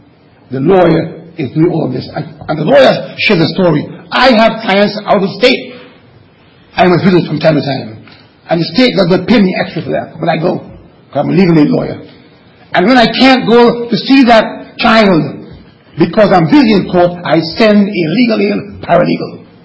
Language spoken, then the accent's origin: English; Trinidad, Trinidad & Tobago; It's a proverb that I heard as a little boy growing up in Trinidad.